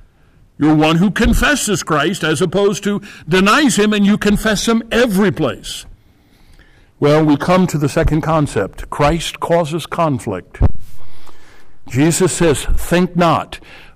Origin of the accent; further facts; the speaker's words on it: United States; accent: American; any place I go, people are going to know from my accent to my gestures to my food, everything. They're going to, that's an American.